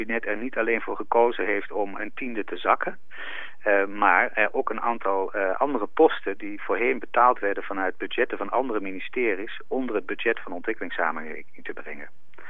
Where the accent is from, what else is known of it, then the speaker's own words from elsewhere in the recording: Netherlands; born there; omdat ik het geluk heb dat ik ben geboren in Nederland.